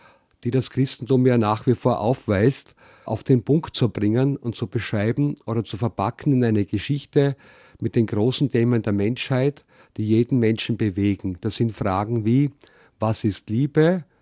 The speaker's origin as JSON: {"language": "German", "region": "Styria", "country": "Austria", "tie": "born or raised there", "moved": "yes", "lives_now": "Vienna, Austria", "said": "ein gebürtiger Steirer, lebe seit den Anfang der 90er Jahre in Wien"}